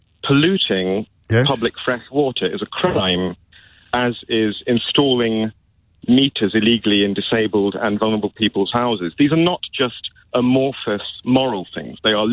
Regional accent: England, United Kingdom; I feel it's unfortunate I say this as an English person, but I think, and I say English as opposed to Scottish, because in this country, I think there is somewhat of a willful impotence we have.

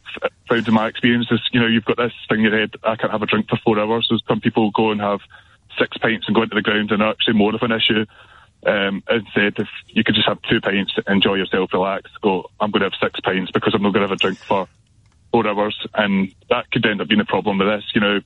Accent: Scotland, United Kingdom; So, as you can tell, I'm obviously from Scotland

